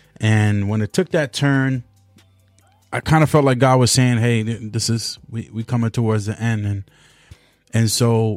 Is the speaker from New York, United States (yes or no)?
yes; Spring Valley, New York, United States; also born or lived in Bronx; But then I'm from the Bronx. I'm from Spring Valley, New York. I'm Jamaican.